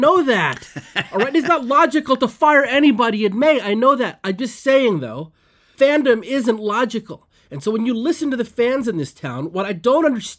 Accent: California, United States; So I grew up in the Bay Area.

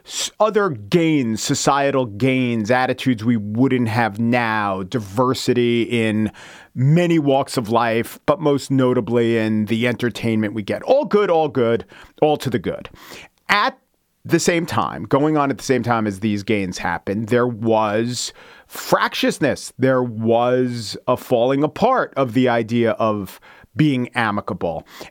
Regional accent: New York, United States; accent: New York; Yeah, I had to quash my New York accent some of the time at NPR.

